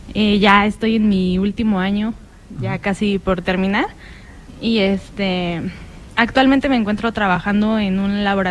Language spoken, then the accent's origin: Spanish; El Pie, Querétaro, Mexico; Yo vengo de una comunidad que se llama El Pie, es de aquí de Querétaro. Tengo aproximadamente ya casi 3 años aquí